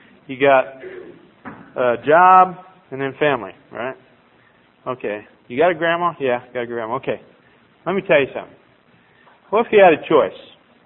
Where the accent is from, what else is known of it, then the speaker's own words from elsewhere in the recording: Nebraska, United States; And for instance, you know, I come from Nebraska. We have a football team